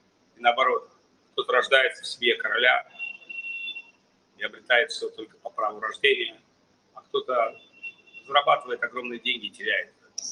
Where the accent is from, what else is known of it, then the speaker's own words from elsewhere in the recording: Saint Petersburg, Russia; born there; в этой жизни я родился в Питере, где солнце вообще фиг увидишь, да?